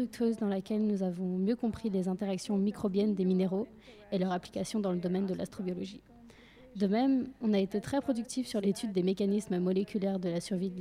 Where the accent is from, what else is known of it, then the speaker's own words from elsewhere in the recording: Kyiv, Ukraine; moved away as an adult; Je suis née à Kiev, en Ukraine, la capitale de l'Ukraine. C'est également là que j'ai grandi